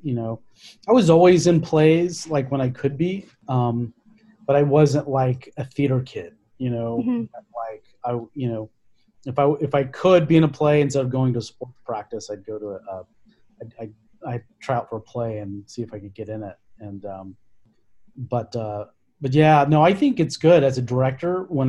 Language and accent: English; Texas, United States; So I grew up in the Preston Hollow area on Wagoner Drive, and I went to Preston Hollow Elementary School.